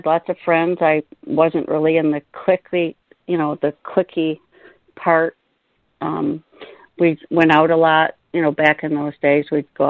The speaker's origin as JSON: {"language": "English", "town": "Traverse City", "region": "Michigan", "country": "United States", "tie": "born or raised there", "said": "I grew up in Traverse City, Michigan, which is in the northern part of lower Michigan, and it's surrounded by Lake Michigan"}